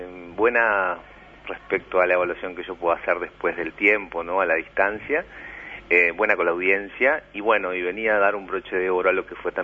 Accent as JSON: {"language": "Spanish", "country": "Uruguay", "said": "no solo como uruguayos y uruguayas"}